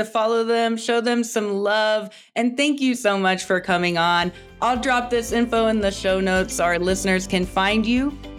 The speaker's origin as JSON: {"language": "English", "region": "West Virginia", "country": "United States", "said": "I'm from West Virginia originally, so straight out of the Appalachia."}